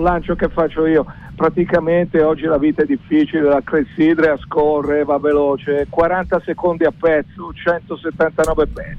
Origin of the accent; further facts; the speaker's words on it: Florence, Tuscany, Italy; io sono di Rifredi qua, sono in Piazza Dalmazia dove c'è il mio studio di produzione